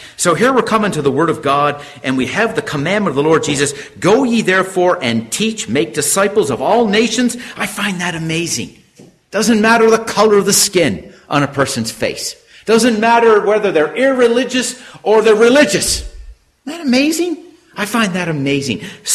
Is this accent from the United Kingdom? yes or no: no; Canada; now in United States; I don't know what things are like here in USA, but I come from Canada, where it's now starting to become a common thing.